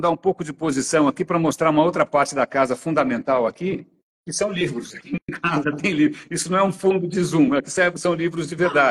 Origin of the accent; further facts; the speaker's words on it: São Paulo, Brazil; born there; eu nasci na Nestor Pestana, no centro de São Paulo, eu sou um cara do centro